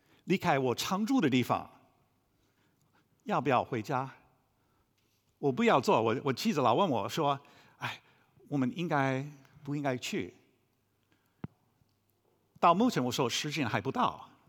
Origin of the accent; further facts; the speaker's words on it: United States; 我在美国长大，所以我觉得我个人的权利是重要。